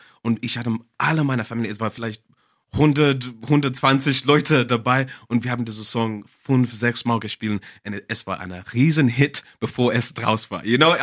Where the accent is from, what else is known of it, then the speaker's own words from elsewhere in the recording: Zimbabwe; born there; German is a second language; so ich habe schon gesagt, ich bin in Zimbabwe geboren.